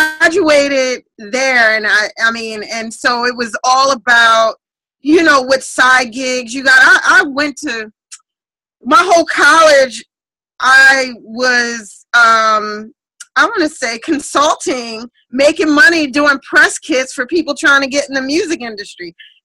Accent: Pumphrey, Maryland, United States; I grew up in Pumphrey.

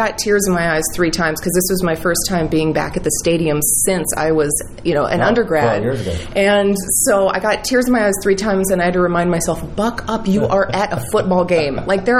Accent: Prospect, Kentucky, United States; Well, I grew up in Oldham County Prospect. I always say Oldham County Prospect because it's a little bit more rural out there. I grew up right on the river

